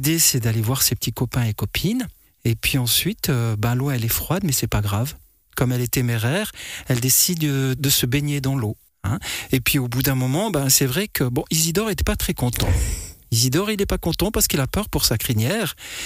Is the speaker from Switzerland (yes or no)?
yes; Mottec, Valais, Switzerland; je viens aussi du Val d'Anniviers, où là, il y a toute cette culture du conte un peu ancestrale. J'ai toujours été bercé, j'ai toujours beaucoup aimé ces veillées, parce que je viens de Motec, c'est vraiment un endroit très perdu dans le Val d'Anniviers.